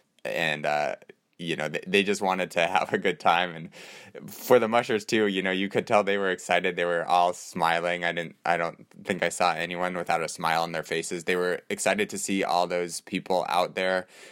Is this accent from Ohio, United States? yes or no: no; Alaska, United States; That's one of the advantages of growing up in Alaska is, you know, at least for me, I keep my skis in my car whenever I can.